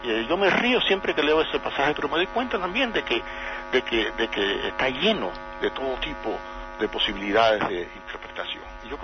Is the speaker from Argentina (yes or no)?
no; Cuba; yo recuerdo haberlo leído de niño en mi casa en Cuba.